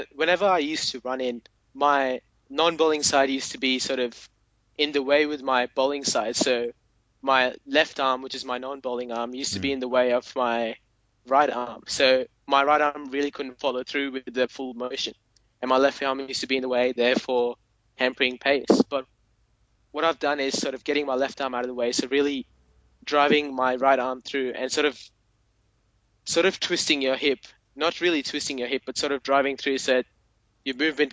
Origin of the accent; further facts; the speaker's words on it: Australia; from Australia.